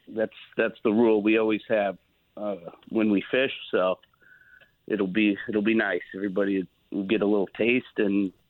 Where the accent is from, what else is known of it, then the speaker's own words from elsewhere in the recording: Wallingford, Connecticut, United States; now in Milford, United States; So I'm originally from Wallingford. I grew up in Wallingford.